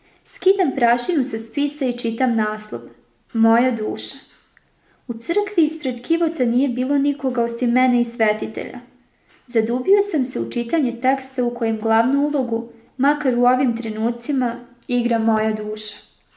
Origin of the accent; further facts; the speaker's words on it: Koprivnica-Križevci County, Croatia; Nedaleko od Lepavine nalazi se moj rodni grad, koji je i danas dom mojih roditelja i prijatelja.